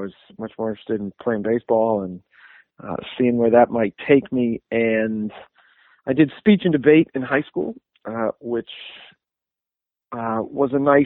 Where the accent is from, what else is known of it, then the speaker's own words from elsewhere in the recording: Brooklyn, New York, United States; I'm a Brooklyn guy, right? So I grew up in Bay Ridge.